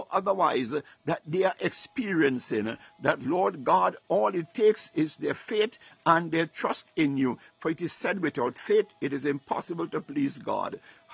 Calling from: Baltimore, Maryland, United States; I'm speaking from Baltimore, Maryland.

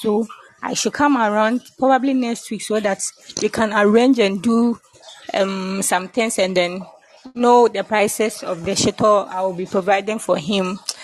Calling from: Kumasi, Ashanti, Ghana; I'm speaking from Kumasi.

